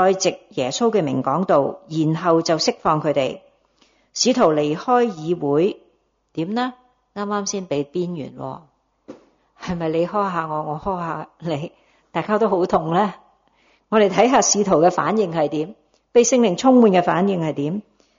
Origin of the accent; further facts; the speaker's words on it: Hong Kong; born there; 但我们生在香港有什么迫害啊？